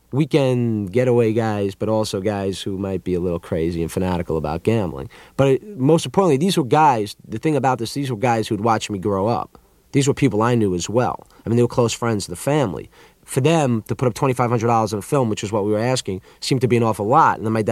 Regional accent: Baldwin, New York, United States; also born or lived in Woodmere; Well, that's interesting because I grew up in Baldwin first, which is 20 minutes away from the Five Towns or something. And Baldwin is a much different town. I mean, it's much more of a working class town, you know. And then I moved to Woodmere

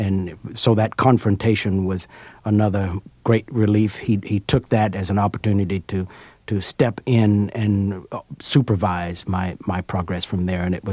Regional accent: Sheffield, Alabama, United States; the sound of a great contralto in my hometown of Sheffield, Alabama, named

